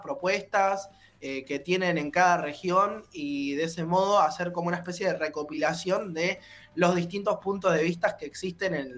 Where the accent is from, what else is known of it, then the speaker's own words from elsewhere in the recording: Bahía Blanca, Buenos Aires Province, Argentina; y yo que soy de Bahía Blanca